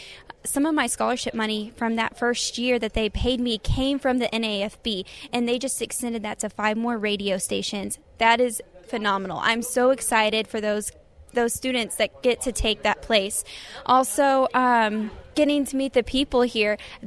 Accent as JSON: {"language": "English", "town": "Lamar", "region": "Missouri", "country": "United States", "said": "I am from Lamar, Missouri, which is in the very southwest corner of the state. I'm currently a senior at Missouri State University."}